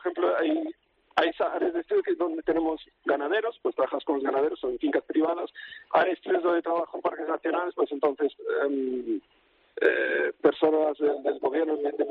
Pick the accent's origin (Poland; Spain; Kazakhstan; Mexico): Spain; Pontevedra, Galicia; moved away; De Pontevedra